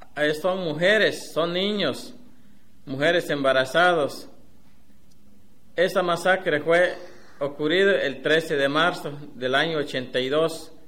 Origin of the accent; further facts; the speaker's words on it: Guatemala; vengo de Guatemala.